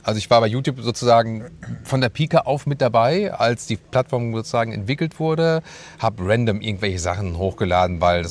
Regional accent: Wanne-Eickel, North Rhine-Westphalia, Germany; also born or lived in Dortmund; ich komme gebürtig aus Dortmund, dann bin ich in Wanne-Eickel groß geworden, ne? Wer kennt es nicht, ne? Und also Kind des Ruhrgebiets und werde jetzt dieses Jahr 40

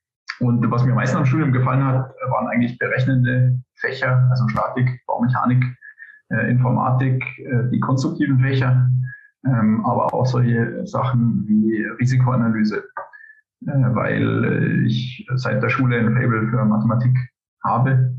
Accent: Bavaria, Germany; Ich bin gebürtiger Oberpfälzer und eigentlich könnten wir jetzt in unserem Dialekt fortfahren

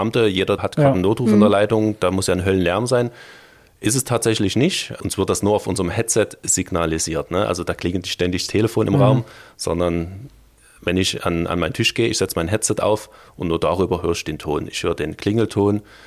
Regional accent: Dresden, Saxony, Germany; ich bin ja Dresdner

